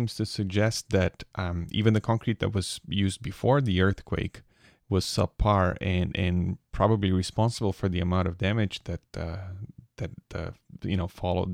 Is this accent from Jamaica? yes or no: no; Brazil; I grew up in Brazil, as you know